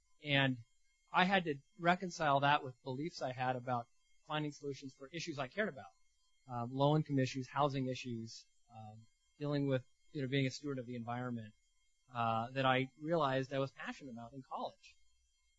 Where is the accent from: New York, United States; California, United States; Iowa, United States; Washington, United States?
Washington, United States; Seattle; my experience with politics growing up in the Seattle area and going to a private high school was very polarizing.